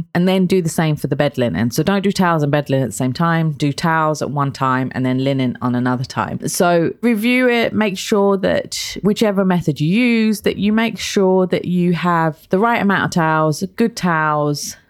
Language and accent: English; London, United Kingdom; also born or lived in Kent; I'm from London, like from Kent as well.